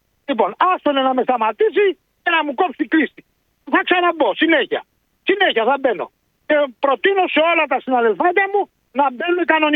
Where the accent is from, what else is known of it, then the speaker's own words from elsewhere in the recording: Diminio, Peloponnese, Greece; Και επιστρέφω τώρα εδώ στα μέρη μου λίγο στο Δημηνιό.